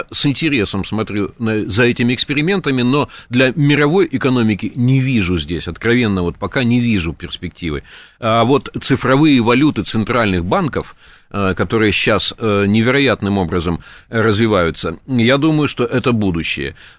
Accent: Khabarovsk Krai, Russia; У меня у самого детство прошло на Дальнем Востоке, я пожил и в Комсомольске на Амуре, и в Хабаровске

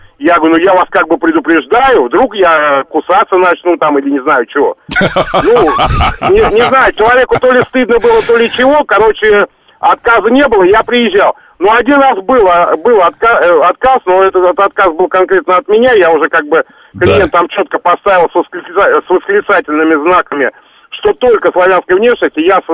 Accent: Moscow, Russia; first language ru; Родился и вырос я в Москве, это для меня родной город.

